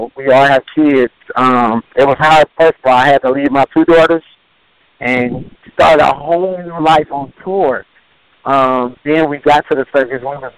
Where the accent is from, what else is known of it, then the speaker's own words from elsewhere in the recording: Detroit, Michigan, United States; Okay, we from Detroit, Michigan. Me and my business partner, as you know, is Fresh T. We were dancing back in Detroit with just two clowns.